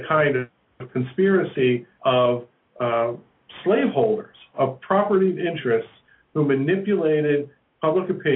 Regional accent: Baltimore, Maryland, United States; moved away as an adult; also born or lived in Philadelphia / New York; I was born and raised in Baltimore and lived there till I went away to college, and then spent 6 years in Philadelphia, and then went to New York.

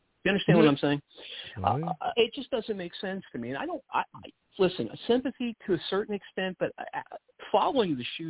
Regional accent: West Virginia, United States; I give you my home state of West Virginia and a guy named John Kennedy.

